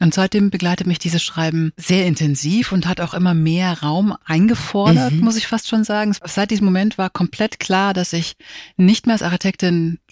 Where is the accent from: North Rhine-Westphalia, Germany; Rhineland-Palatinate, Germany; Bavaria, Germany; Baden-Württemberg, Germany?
Bavaria, Germany; Füssen; ich bin oft gependelt zwischen der Schweiz und Füssen, also wo ich aufgewachsen bin.